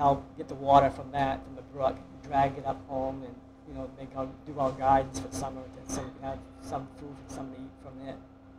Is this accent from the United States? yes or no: yes; Lewiston, United States; I was born in Lewiston back in 1951.